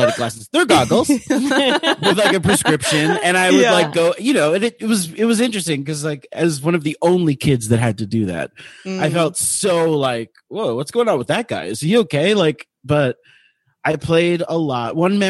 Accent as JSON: {"language": "English", "town": "Miami", "region": "Florida", "country": "United States", "tie": "born or raised there", "said": "I grew up in Miami, Florida."}